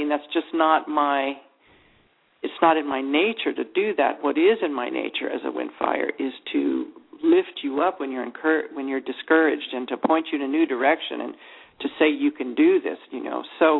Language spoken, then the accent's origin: English; United States; which I know that I'm guilty of all the time because I'm an American. And, you know, I mean, we're born with it, right? I'm an American.